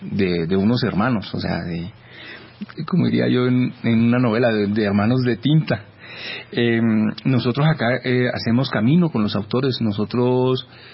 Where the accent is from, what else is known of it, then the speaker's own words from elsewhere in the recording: Barrancabermeja, Santander, Colombia; yo soy de Barranca Bermeja